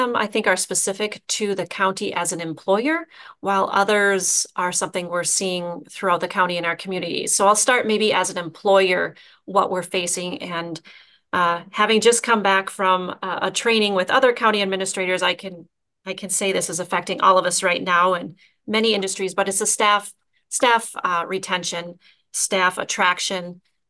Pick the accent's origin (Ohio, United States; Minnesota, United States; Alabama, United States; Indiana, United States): Minnesota, United States; Aitkin; before coming back to my hometown of Aitkin and where I have been now for 7 years as county administrator.